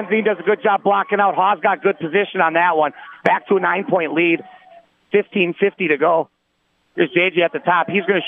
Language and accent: English; Prentice, Wisconsin, United States; now in Phillips, United States; We're from Prentice. I'm from Phillips now. He's from Prentice yet.